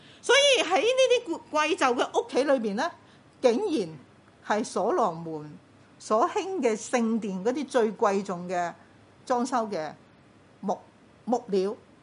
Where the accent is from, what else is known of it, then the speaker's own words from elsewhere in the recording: Hong Kong; 我们一个即是香港人或者我们广东人说